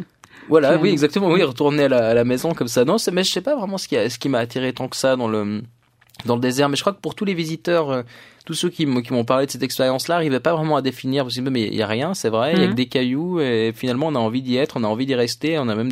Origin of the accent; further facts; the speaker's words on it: Canada; Je suis canadien, c'est facile pour moi d'accéder partout en Amérique du Nord, plus facile qu'ailleurs.